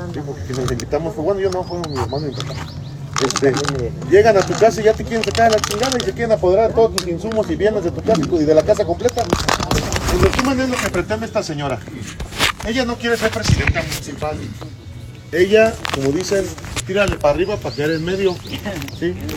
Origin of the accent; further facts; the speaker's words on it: Salamanca, Guanajuato, Mexico; Yo soy de Salamanca, pero no soy de Sotelo.